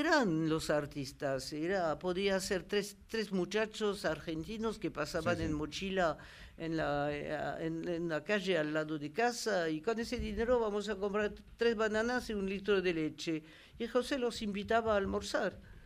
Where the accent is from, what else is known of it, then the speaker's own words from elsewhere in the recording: Dinard, Brittany, France; Spanish is a second language; yo soy bretona.